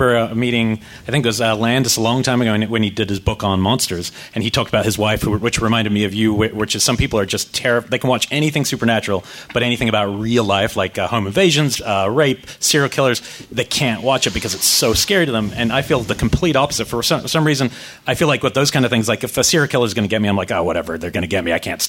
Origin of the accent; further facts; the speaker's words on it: New Zealand; I'm from New Zealand.